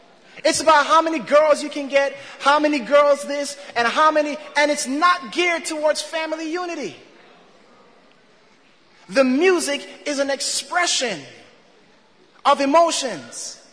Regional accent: Jamaica; I love my Jamaican past. All of that. But brothers and sisters, that I am a Christian before I'm a Jamaican.

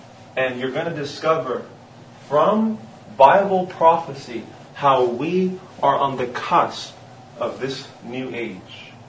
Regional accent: California, United States; I am from the United States of America, in particular, the state of California. I was born and raised there, and it's good to be here in the state of Queensland, Australia.

